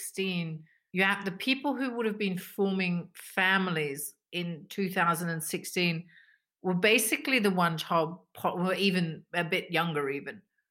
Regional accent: Australia; I'm from Australia. I'm from a country that has not, as in recent times, has not had any such questions or debates.

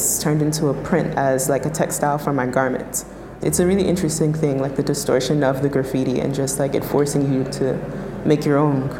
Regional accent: New York, United States; Well, I'm born and raised in New York, so it's interesting like to have the fashion industry and have a bunch of fashion people in your hometown

